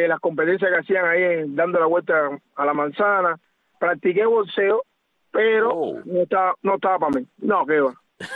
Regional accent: Havana, Cuba; born there; Nací en Centro Habana.

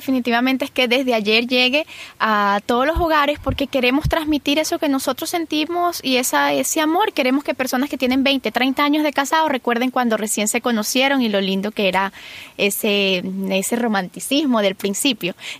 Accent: Venezuela; Nos sentimos identificados de muchas maneras nosotros como venezolanos con ustedes

